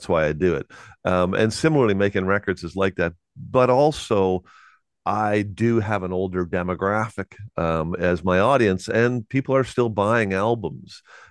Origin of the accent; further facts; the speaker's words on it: Canada; I think as a Canadian musician, you better like touring because our country is so huge